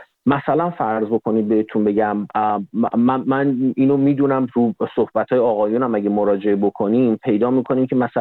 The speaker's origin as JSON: {"language": "Persian", "country": "Iran", "tie": "born or raised there", "said": "در ایران به دنیا اومدم و بزرگ شدم"}